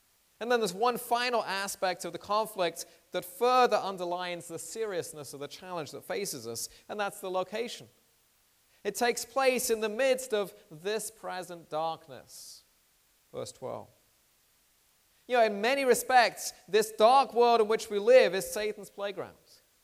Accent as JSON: {"language": "English", "region": "England", "country": "United Kingdom", "tie": "born or raised there", "said": "I grew up in England in the 1960s"}